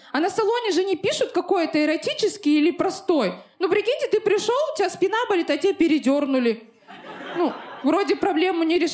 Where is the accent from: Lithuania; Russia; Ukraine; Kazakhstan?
Kazakhstan; И я говорю, так я ж казашка.